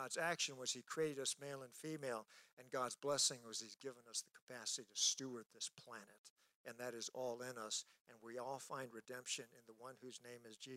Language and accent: English; South Korea; So we tend to want to localize South Korea is where I'm from, which is technically where I'm from.